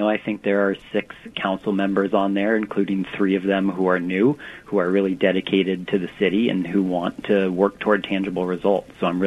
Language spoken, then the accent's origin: English; Seattle, Washington, United States; now in Edmonds, United States; I grew up in the Green Lake neighborhood of Seattle, ended up moving overseas and then coming to Canada and then settling in Edmonds.